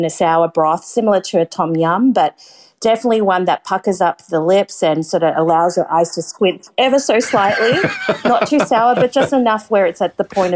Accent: Philippines; it is showcased in all the dishes that we enjoy as Filipino families and friends.

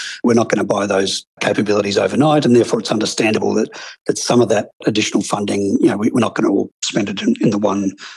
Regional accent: Australia; As an Australian, I'm slightly concerned

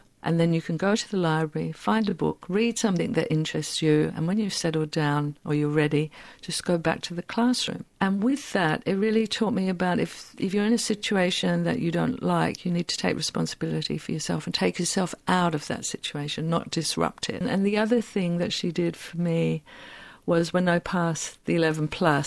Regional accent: London, United Kingdom; So I'm born in England to very ordinary working-class parents in South London

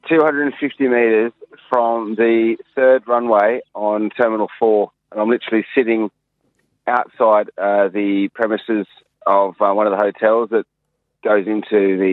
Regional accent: Coffs Harbour, New South Wales, Australia; moved away as an adult; now in England; Yeah, so we're Coffs boys. So I grew up in Coffs and had my son in Coffs, and then I moved to England

